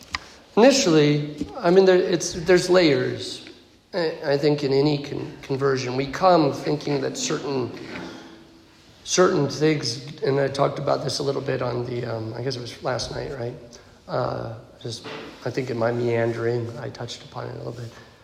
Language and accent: English; California, United States; When I was a teenager in Central Coast, California, I was, if you know, like the classic punk PK, that was me.